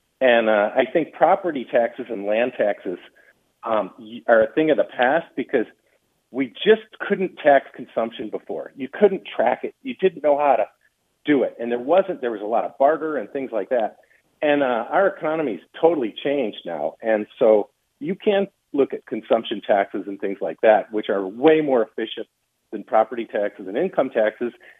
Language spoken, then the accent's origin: English; Chicago, Illinois, United States; moved away as an adult; I come from Chicago. I had a $300,000 apartment in 1,100 square feet